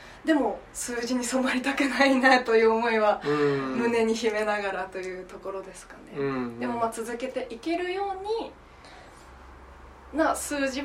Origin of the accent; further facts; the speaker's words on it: Maebashi, Gunma, Japan; 私たち自身がその前橋にまあ生まれ育ちというところもあったので